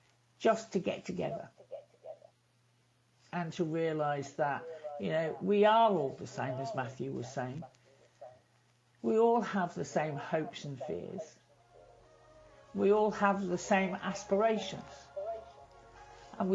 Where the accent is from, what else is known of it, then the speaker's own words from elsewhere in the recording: Liverpool, North West England, United Kingdom; And I was brought up in Liverpool, which was a port.